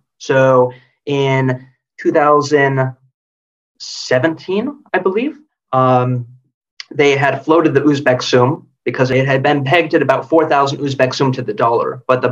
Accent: Los Angeles, California, United States; I grew up in Los Angeles.

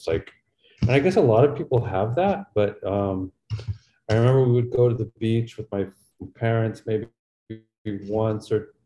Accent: Los Angeles, California, United States; Prior to that, I grew up in Los Angeles, and at one time I was a high school dropout

